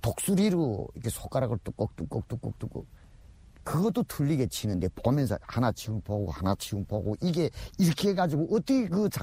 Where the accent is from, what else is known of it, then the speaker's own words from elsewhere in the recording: North Korea; now in South Korea; 그냥 거기서 태어나서 살았으니까 거기 문화를 이해하기 위해서 내가 일부러 노력할 필요는 없잖아요.